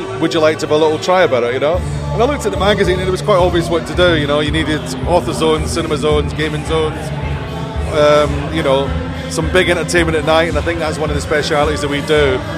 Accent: Scotland, United Kingdom; also born or lived in Canada; I'm actually Canadian, believe it or not. I was just brought up in Scotland.

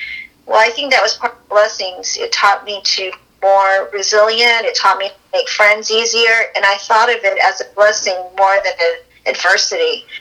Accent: Wichita Falls, Texas, United States; born there; also born or lived in Hawaii; Well, I was born in Wichita Falls, Texas, Shepherd Air Force Base.

